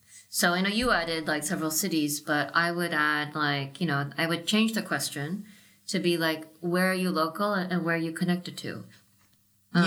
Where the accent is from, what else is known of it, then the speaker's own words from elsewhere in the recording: San Francisco, California, United States; I grew up in San Francisco.